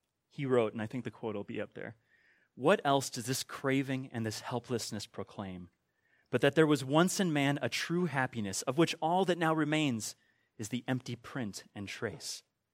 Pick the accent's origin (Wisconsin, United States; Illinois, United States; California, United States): Wisconsin, United States; I was born and raised and currently live in Wisconsin. I am a Wisconsinite.